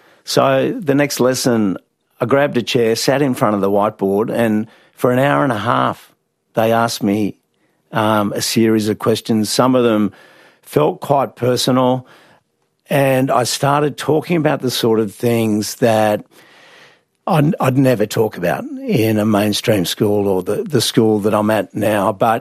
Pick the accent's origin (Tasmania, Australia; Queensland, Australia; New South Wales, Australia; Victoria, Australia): New South Wales, Australia; Sydney; So I grew up in Sydney, but I was a cricket tragic along with my two brothers.